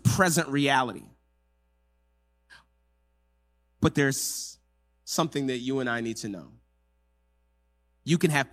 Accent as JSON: {"language": "English", "town": "Lusaka", "region": "Lusaka Province", "country": "Zambia", "first_language": "English", "said": "I was born in Africa. So people often ask me, where are you from? I said, well, I'm from Lusaka, Zambia. And they would ask me, what's your mother tongue?"}